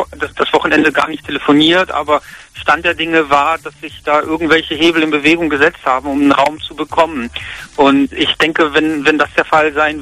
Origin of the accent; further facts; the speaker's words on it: North Rhine-Westphalia, Germany; now in Neuwied, Germany; ich komme ursprünglich aus NRW. Neuwied ist ja in Rheinland-Pfalz